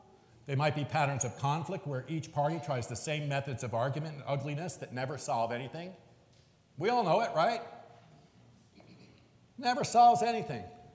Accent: New York City, New York, United States; Now, I'm a city kid. I grew up in New York City.

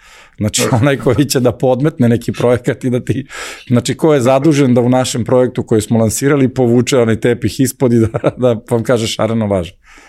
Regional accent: Serbia; ja sam iz Srbije i desi mi se u Americi

